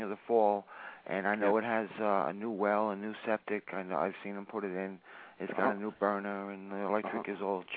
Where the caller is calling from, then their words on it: Maine, United States; I'm up in northern Maine, right next to Canada. I might as well be in Canada.